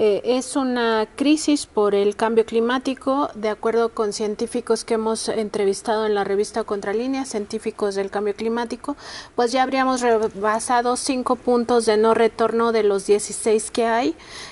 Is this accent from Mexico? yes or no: yes; Mexico; ya ni siquiera como mexicanos y mexicanas, sino como humanidad